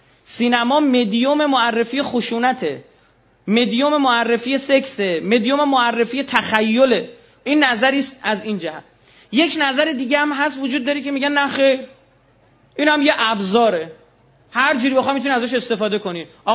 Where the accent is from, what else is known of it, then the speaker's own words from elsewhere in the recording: Iran; متاسفانه ما ایرانیام استاد این هستیم که شور یه چیزی رو در بیاریم